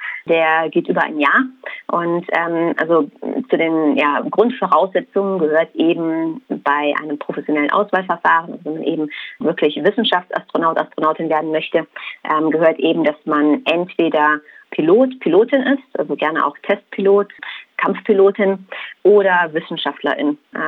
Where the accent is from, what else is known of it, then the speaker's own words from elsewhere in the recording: West Germany, Germany; Also ich bin ja in Westdeutschland aufgewachsen, das heißt, ich hatte jetzt als Kind zu der Sowjetunion jetzt keinen richtigen Bezug. Wir haben uns dann immer eher nach Westen orientiert, also mein Vater ist auch Engländer.